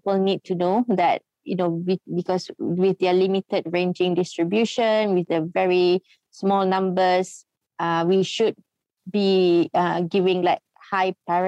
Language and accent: English; Malaysia; English is a second language; as Malaysian, we are very lucky because we have two subspecies of Asian elephants.